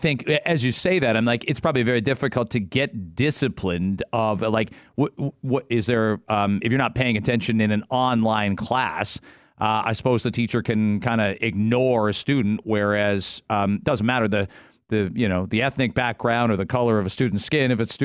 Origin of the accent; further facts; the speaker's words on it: England, United Kingdom; And I grew up outside of London.